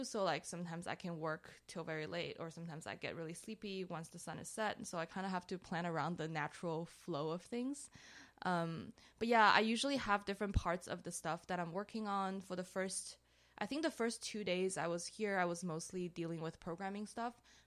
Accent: Shanghai, China; also born or lived in Los Angeles, United States / London, United Kingdom / New York, United States; I grew up in cities all my life. I'm from Shanghai, and I lived in LA, and I lived in London, and I lived in New York.

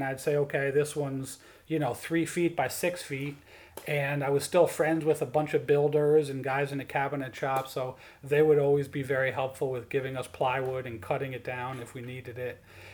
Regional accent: Rensselaer, United States; growing up in Rensselaer, right, you have Amtrak right there.

